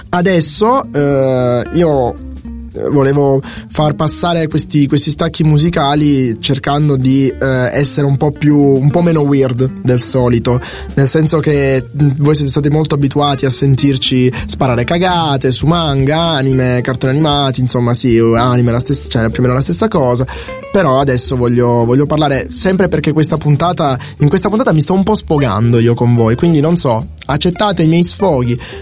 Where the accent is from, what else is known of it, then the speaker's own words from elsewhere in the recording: Sicily, Italy; Io sono cresciuto in Sicilia e la Sicilia degli anni 50 è questo.